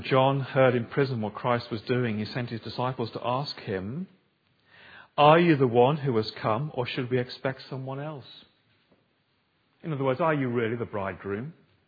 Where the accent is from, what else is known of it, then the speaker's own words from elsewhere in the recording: United Kingdom; We're British, so we're very quiet in the way we do grief.